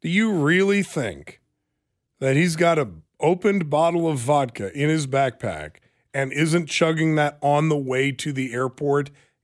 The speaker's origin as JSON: {"language": "English", "town": "Cleveland", "region": "Ohio", "country": "United States", "tie": "born or raised there", "said": "I'm like one of the hugest Browns fans ever, born and raised in Cleveland."}